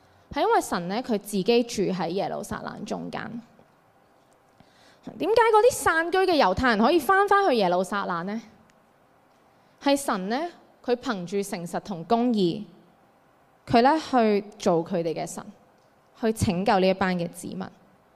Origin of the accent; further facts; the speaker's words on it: Hong Kong; 其实我们作为香港人是生活在一个很讲求能力的社会里面